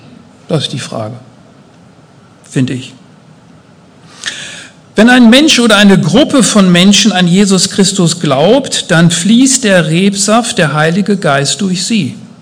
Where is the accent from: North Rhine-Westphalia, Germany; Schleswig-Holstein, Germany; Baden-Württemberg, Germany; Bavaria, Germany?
North Rhine-Westphalia, Germany; Münster; Ich komme aus Münster